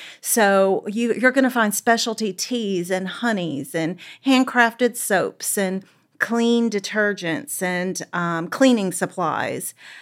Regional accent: Sulphur, United States; Yes, I really am excited about talking about this because Sulphur is my hometown.

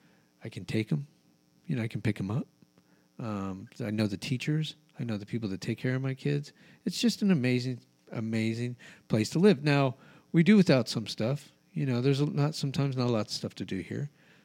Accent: Albuquerque, New Mexico, United States; also born or lived in California; now in Delaware, United States; Listen, I grew up in Albuquerque, so it's hard to get your hands around that whole state.

